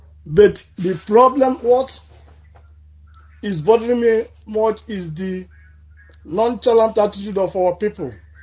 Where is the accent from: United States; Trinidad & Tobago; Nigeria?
Nigeria; Achina, Anambra; now in Munich, Germany; I'm from Achina. I got a local government area of Biafra land.